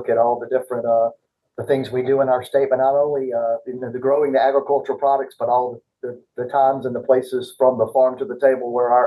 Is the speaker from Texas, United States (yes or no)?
no; Newberry, South Carolina, United States; also born or lived in Athens, Georgia; officially my birth certificate is Athens, Georgia. I was whopping 3 months there before I moved back to my hometown of Newberry, South Carolina.